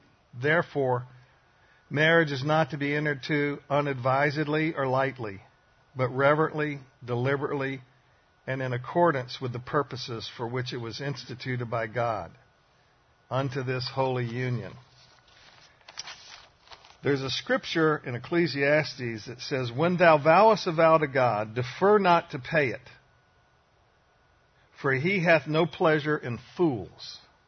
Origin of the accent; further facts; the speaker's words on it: Alabama, United States; We're both from Alabama.